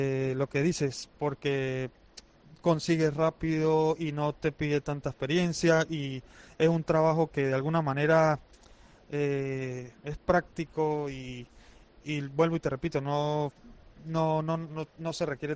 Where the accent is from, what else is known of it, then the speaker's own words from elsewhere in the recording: Venezuela; now in Spain; somos la comunidad venezolana lo favorece mucho porque nos dan con poco tiempo el permiso de trabajo. De hecho, desde que tenía un año aquí, me dieron residencia por razones humanitarias con permiso de trabajo.